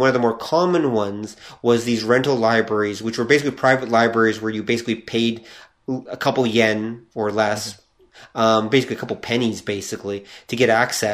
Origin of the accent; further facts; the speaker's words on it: Canada; Like, and I'm a Canadian. I'm used to thick forests.